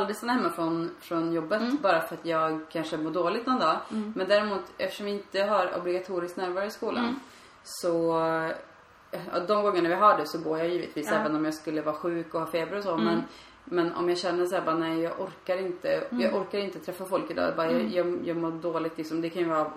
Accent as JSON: {"language": "Swedish", "country": "Sweden", "said": "Som svensk blir man ju såhär"}